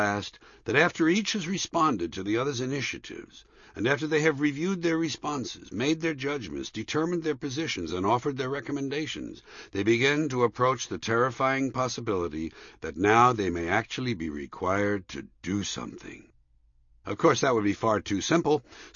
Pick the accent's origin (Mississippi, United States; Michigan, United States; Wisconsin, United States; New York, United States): New York, United States; New York City; on a recent visit to my hometown, New York City, I was walking through the area that we used to call the Garment District.